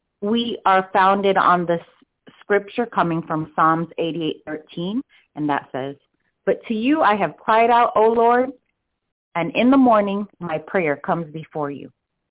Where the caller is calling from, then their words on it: Snellville, Georgia, United States; I'm calling from Snellville, Georgia.